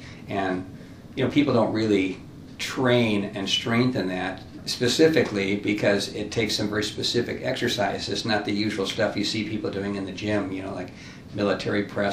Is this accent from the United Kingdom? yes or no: no; California, United States; moved away as an adult; Well, originally I'm from California. I practiced out there for 25 years before I came here.